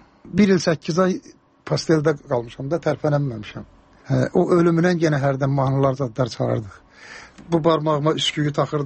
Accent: Karabakh, Azerbaijan; Məndə zarafatçı Qarabağlıyam

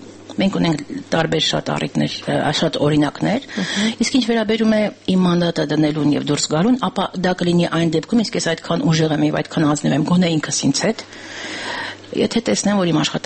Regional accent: Yerevan, Armenia; ինձ համար ցավոտ է յուրաքանչյուր ծառի արմատահան անելը Երևանում, որովհետև ես իմ մանկության Երևանից այդ պատրանքը հիմա թվում

